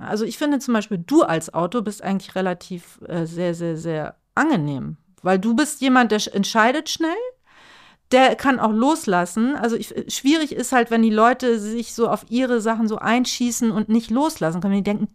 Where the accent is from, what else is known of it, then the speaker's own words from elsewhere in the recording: Northern Germany, Germany; Auch als Norddeutsche, ja.